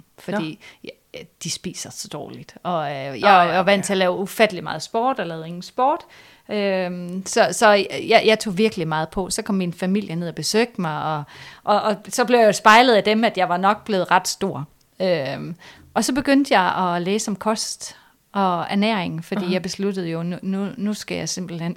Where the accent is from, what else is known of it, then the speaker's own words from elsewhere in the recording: Central Denmark Region, Denmark; jeg er ude fra Vestjylland, ude fra det sådan indre missionsk.